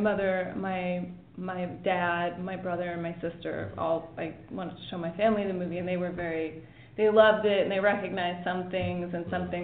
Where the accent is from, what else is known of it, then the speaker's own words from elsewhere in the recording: Sacramento, California, United States; I mean, I'm from Sacramento and I did go to Catholic school